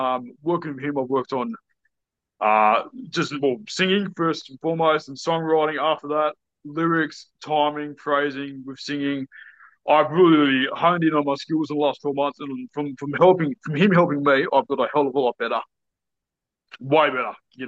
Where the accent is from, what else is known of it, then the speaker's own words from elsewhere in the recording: Newcastle, New South Wales, Australia; I'm from Newcastle, New South Wales, which is 2 hours north of Sydney. Technically, I live, which is in the Newcastle region, like Macquarie, so I live in a suburb called Warners Bay.